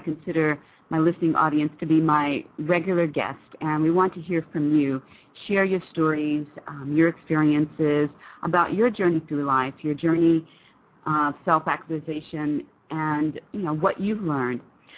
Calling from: Saudi Arabia; I'm calling in from Saudi, so it's actually already Friday for me

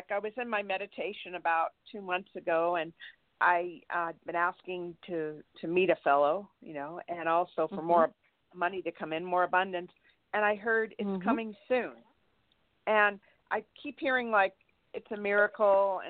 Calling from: Santa Barbara, California, United States; California

